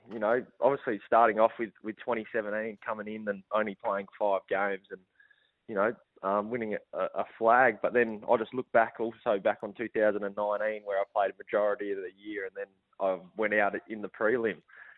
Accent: Adelaide, South Australia, Australia; I'm from Adelaide

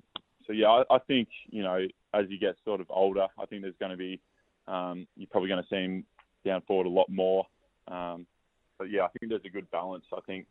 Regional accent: Bright, Victoria, Australia; moved away as an adult; now in Perth, Australia; I'm from Bright, so a couple of hours out of Melbourne. So ever since I've got to Perth, it's been a pretty easy transition.

